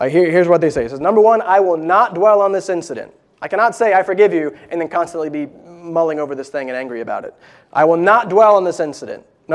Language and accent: English; North Carolina, United States; He mentioned that I was from North Carolina, so I'm a big Panthers fan.